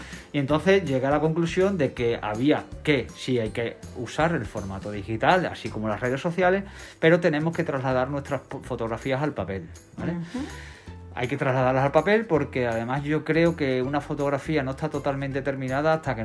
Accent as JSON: {"language": "Spanish", "town": "Badajoz", "region": "Extremadura", "country": "Spain", "said": "como buen pacense o como buen extremeño"}